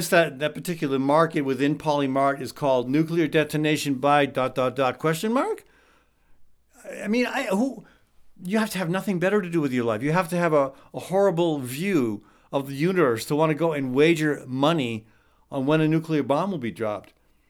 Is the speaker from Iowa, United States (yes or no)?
yes; Iowa, United States; The bad news is that Iowa My home state is the fastest, has the fastest growing rate of cancer in the U.S.